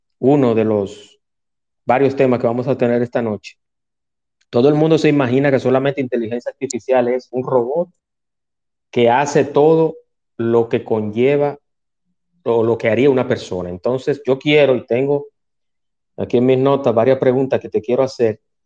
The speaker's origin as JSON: {"language": "Spanish", "country": "Dominican Republic", "said": "No están en mi país, República Dominicana."}